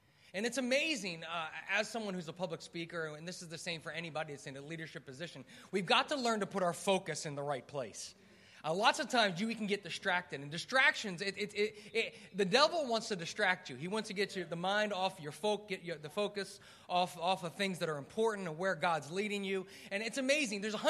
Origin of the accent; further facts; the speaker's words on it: New Jersey, United States; For those of you who don't know, I am from New Jersey. I'm married. I've got three kids